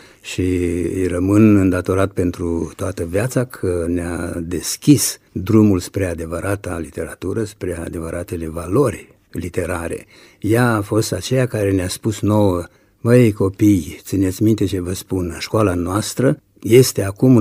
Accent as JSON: {"language": "Romanian", "town": "Bogata", "region": "Suceava County", "country": "Romania", "tie": "born or raised there", "said": "Bogata fiind satul meu natal, Bogata din comuna Baia."}